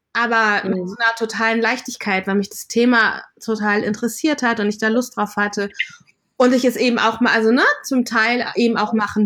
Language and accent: German; Lower Saxony, Germany; born there; Also ich bin in Deutschland geboren, in Niedersachsen.